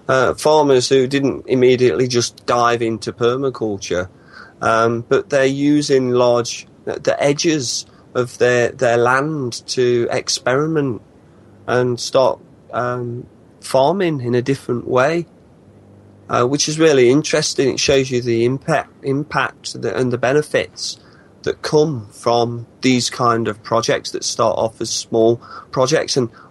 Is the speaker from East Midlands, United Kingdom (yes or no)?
yes; Nottingham, East Midlands, United Kingdom; because I'm from Nottingham originally.